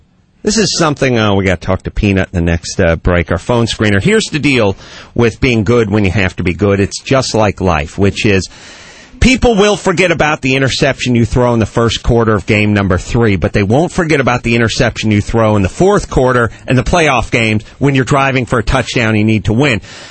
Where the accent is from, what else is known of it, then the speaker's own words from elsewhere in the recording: North Hollywood, California, United States; I have guys I've known for 30-something years who I still hang out with because I grew up here in North Hollywood.